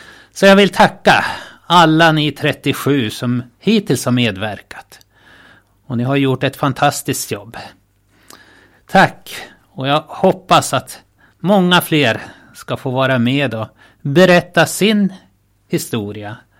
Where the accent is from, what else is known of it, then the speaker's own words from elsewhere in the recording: Trappnäs, Jämtland County, Sweden; Ja, då ser ni den by, den plats där jag är född och uppväxt. En liten by med 4 gårdar som heter Trappnäs. Ligger i Åre kommun vid Storsjön.